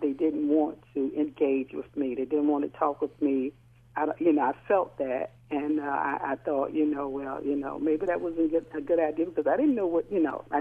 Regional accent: Virginia, United States; now in Maryland, United States; I've only been in Maryland about a year. I'm from Virginia, and I like it since I've been here.

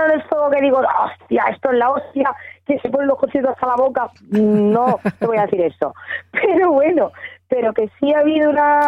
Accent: Cádiz, Andalusia, Spain; vivimos en San Fernando. Pero bueno, decimos somos de Cádiz y ya está.

